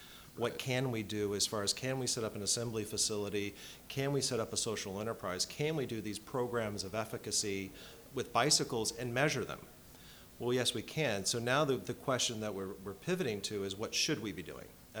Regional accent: Ohio, United States; Yeah, growing up in Ohio, I never thought I was going to be, you know, running a bicycle organization in Africa.

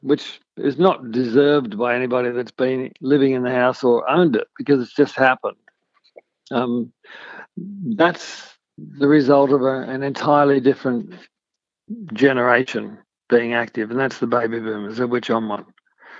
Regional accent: Westmead, New South Wales, Australia; So I grew up in Westmead, you know, which is a little suburb of Parramatta, so Western Suburbs kid.

